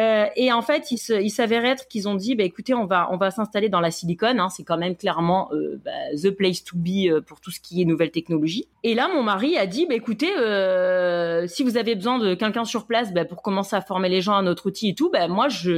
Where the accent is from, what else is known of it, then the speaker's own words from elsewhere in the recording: Grasse, Provence-Alpes-Côte d'Azur, France; Alors moi et mon mari, hein, tous les deux, on est de la Côte d'Azur, on est de Grasse